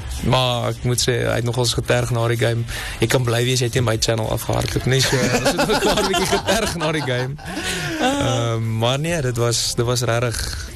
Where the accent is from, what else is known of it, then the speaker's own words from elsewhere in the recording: Italy; first language Italian; Afrikaans is a second language; ons het groot geword in Italië, ons familie, en ek het Italiaans school gegaan, en ek het... Eindelijk was Italiaans my eerste taal gewees vir baie lang vir my leven, en ek tot 2013 was het eindelijk my eerste taal.